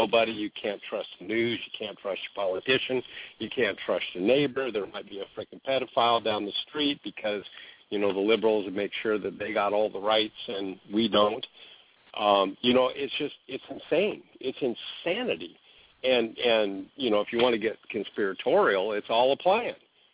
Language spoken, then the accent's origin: English; Oregon, United States; also born or lived in Washington; I grew up in Oregon and Washington before the Californians came up here and ruined it.